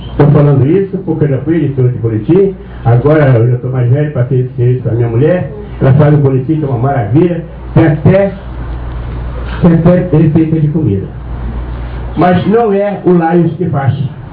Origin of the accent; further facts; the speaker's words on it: Belém, Pará, Brazil; born there; also born or lived in Rio de Janeiro; now in Teresópolis, Brazil; nasci em Belém do Pará, 20 anos do Rio de Janeiro, 27 de Teresópolis.